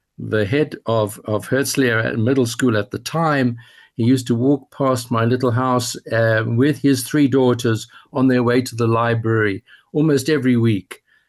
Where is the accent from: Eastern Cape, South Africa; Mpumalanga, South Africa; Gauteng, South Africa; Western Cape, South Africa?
Gauteng, South Africa; Johannesburg; I grew up in Johannesburg, so I have a strong connection to your Johannesburg listeners. I had my bar mitzvah in Johannesburg.